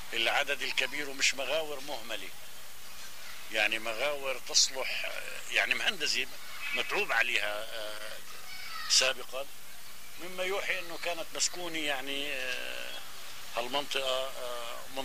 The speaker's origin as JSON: {"language": "Arabic", "country": "Palestine", "tie": "born or raised there", "moved": "yes", "said": "وكانت البلد طبعا أنا سابح يعني بالبركي، طلعت من فلسطين متعلم السباحة بقلب البركي يعني"}